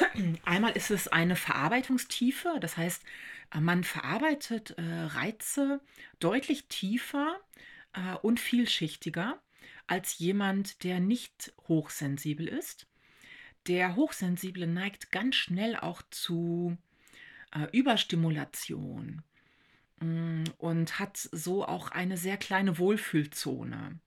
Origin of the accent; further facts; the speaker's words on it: Münster, North Rhine-Westphalia, Germany; Ich selber bin in der Stadt groß geworden, also ich komme aus Münster. Jetzt würde jemand, der aus einer großen Stadt kommt, das wahrscheinlich eher als kleinere Stadt bezeichnen. Für mich ist das schon recht groß